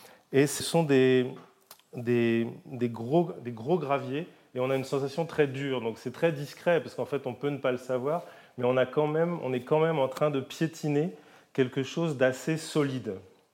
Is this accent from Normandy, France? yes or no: no; Saint-Brieuc, Brittany, France; j'ai grandi à Saint-Brieuc, au bord de la mer.